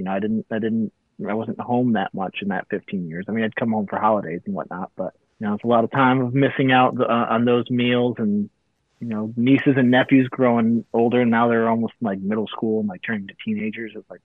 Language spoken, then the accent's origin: English; Traverse City, Michigan, United States; also born or lived in Detroit, United States; I grew up in Michigan. Kind of like in the Metro Detroit area until middle school. And then I did middle school and high school in Traverse City. Yeah, that's where I grew up.